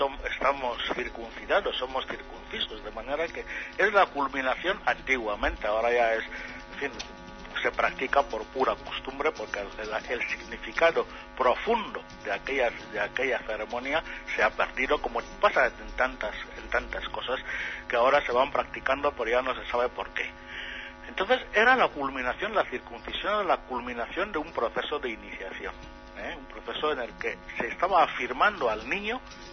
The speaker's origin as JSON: {"language": "Spanish", "country": "Equatorial Guinea", "said": "yo no soy el único guineano que fue circuncidado, todos lo estamos"}